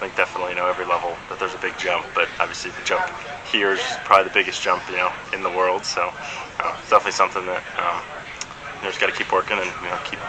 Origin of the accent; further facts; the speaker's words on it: Aurora, Illinois, United States; also born or lived in Naperville, United States; So yeah, I was born in Naperville, grew up in Aurora, and went to high school in Oswego, so all kind of same area.